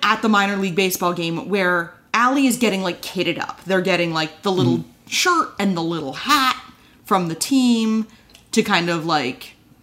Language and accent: English; New Jersey, United States; It was dollar pork roll night because we're from New Jersey.